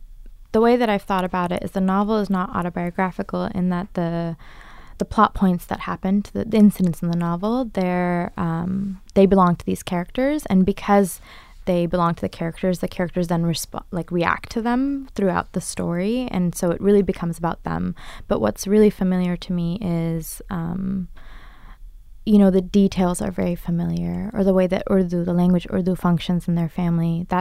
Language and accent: English; California, United States; I grew up in the Bay Area.